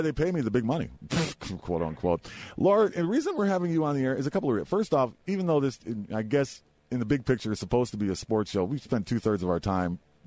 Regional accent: Ireland; but I am Irish. You can infer what you like from that.

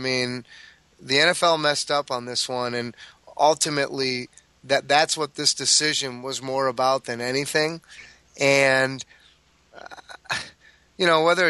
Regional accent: Wisconsin, United States; I'm like, look, I'm from Wisconsin

